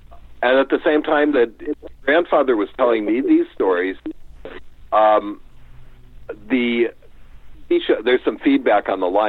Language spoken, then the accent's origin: English; Santa Cruz, California, United States; Well, I grew up in Santa Cruz, a little ways up the coast from you.